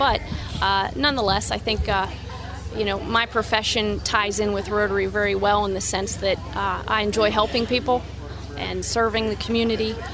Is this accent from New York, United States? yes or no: no; Pennsylvania, United States; Yes, I grew up in Bedford County. I graduated from Chestnut Ridge.